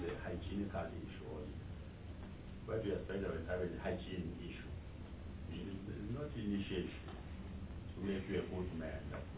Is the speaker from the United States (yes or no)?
no; South Africa; we sit together and talk as South African nationalists.